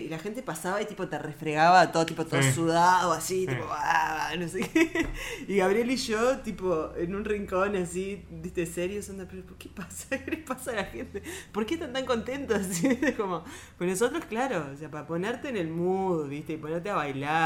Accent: Uruguay; nosotros somos unos darks uruguayos deprimidos, re horribles.

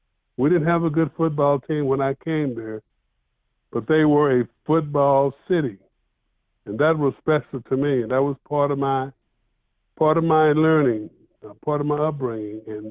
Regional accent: Texas, United States; well, I'm a Texan.

